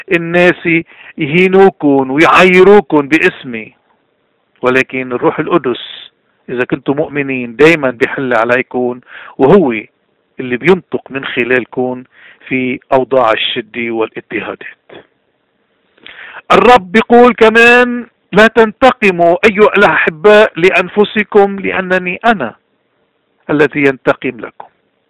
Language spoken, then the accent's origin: Arabic; Lebanon; نحن كشعب لبناني